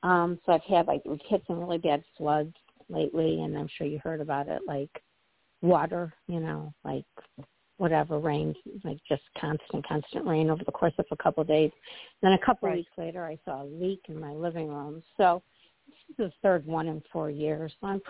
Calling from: Midwest, United States; I'm calling from the Midwest in the U.S., not U.K.

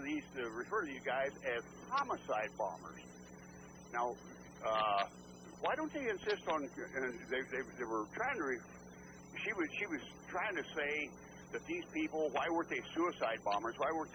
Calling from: Bland, Virginia, United States; Good morning. … from Bland.

